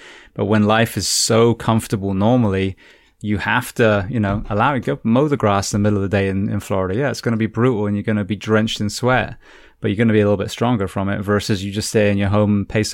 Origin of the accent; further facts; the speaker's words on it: England, United Kingdom; I'm from England. I'm from a cold, wet, you know, little island in the middle of the Atlantic.